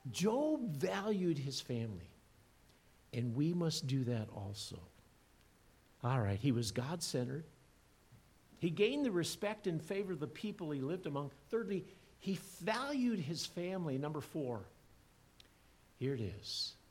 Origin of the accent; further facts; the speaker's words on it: Iowa, United States; I grew up in Iowa many years ago, and I was within an hour distance of cousins and aunts and uncles.